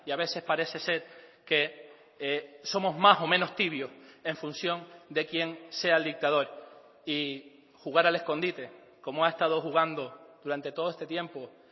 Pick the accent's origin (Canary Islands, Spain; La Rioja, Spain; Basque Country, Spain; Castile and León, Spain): Canary Islands, Spain; El día que los canarios dejemos de desatender cuestiones de los venezolanos, dejaremos de ser un pueblo noble, generoso y agradecido